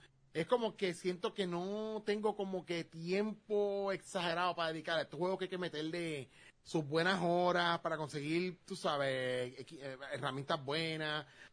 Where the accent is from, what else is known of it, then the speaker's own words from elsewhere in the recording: Puerto Rico; Como buen boricua, 360 billetes, ¿ok?